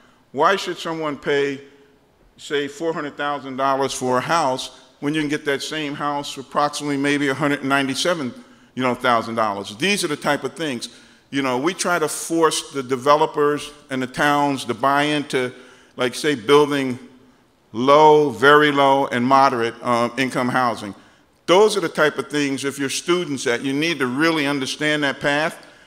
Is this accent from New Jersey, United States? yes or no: yes; Lakewood, New Jersey, United States; now in Toms River, United States; Well, actually, I'm from Lakewood. I've been in Lakewood all my life, but, you know, but I did sell my house, though, and moved to Toms River.